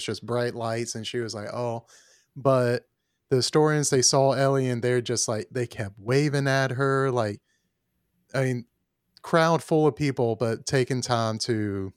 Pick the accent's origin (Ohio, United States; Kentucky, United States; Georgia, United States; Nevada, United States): Georgia, United States; Hey, I'm from Georgia. I can say that.